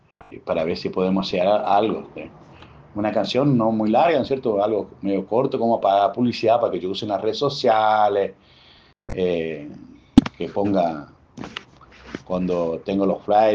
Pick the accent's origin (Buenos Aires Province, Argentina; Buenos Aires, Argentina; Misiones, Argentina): Misiones, Argentina; Oberá; acá de Oberá, Misiones, Argentina.